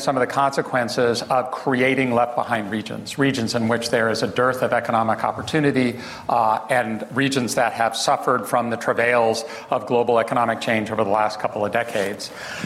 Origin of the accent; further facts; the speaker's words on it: Fresno, California, United States; I come from Fresno, California. We are proudly the raisin capital of the world.